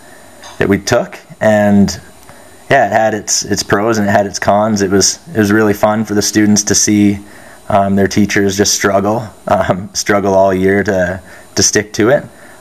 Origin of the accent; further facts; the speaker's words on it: Canada; I'm teaching high school in Red Deer, Alberta. I'm a Canadian.